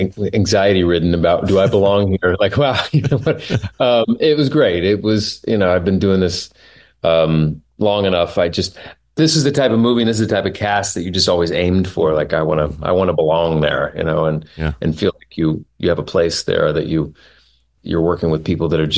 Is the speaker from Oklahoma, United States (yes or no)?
yes; Oklahoma, United States; I grew up in Oklahoma